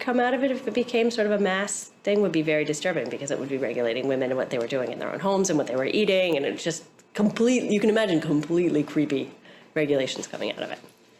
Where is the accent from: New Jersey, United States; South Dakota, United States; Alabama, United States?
New Jersey, United States; I'm 36 years old. I live in Chelsea. I grew up in New Jersey.